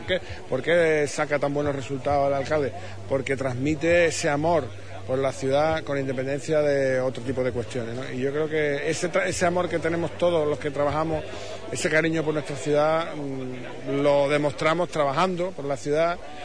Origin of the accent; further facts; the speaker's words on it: Huelva, Andalusia, Spain; Yo soy de Huelva, he nacido en Huelva